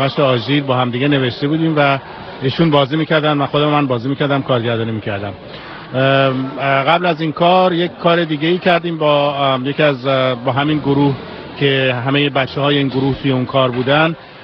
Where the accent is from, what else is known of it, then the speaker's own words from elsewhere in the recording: Iran; moved away as an adult; now in San Diego, United States; فهمیدن که اهل تئاتر هستم، از ایران اومدم